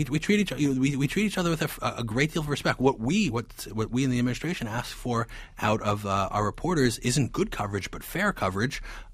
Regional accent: New York, United States; as a New Yorker, I'm looking forward to not necessarily being in the thick of, but watching closely as we have a debate about what the future of the city should be like.

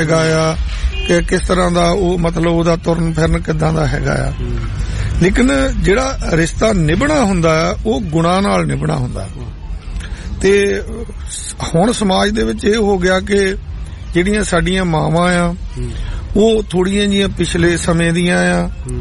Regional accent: Seechewal, Punjab, India; ਮੇਰਾ ਬਚਪਨ ਹੀ ਸੀਚੇਵਾਲ ਦਾ ਹੈ ਮਹਾਂਪੁਰਖਾਂ ਦੀ ਸੰਗਤ ਵਿਚ ਹੀ ਬਚਪਨ ਰਿਹਾ

